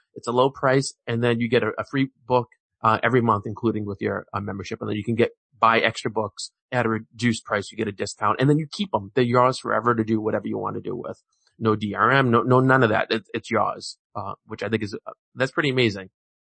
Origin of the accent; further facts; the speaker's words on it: New England, United States; I'm from New England. What do you expect?